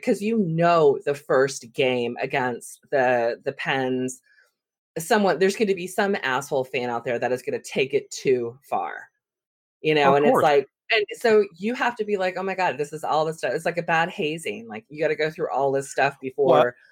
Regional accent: California, United States; okay, so I grew up in the Bay Area, and you had Mark McGwire and Jose Canseco.

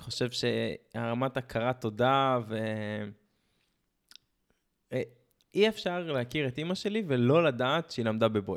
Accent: Tel Aviv, Tel Aviv District, Israel; נכון, לא, גם גדלנו בתל אביב

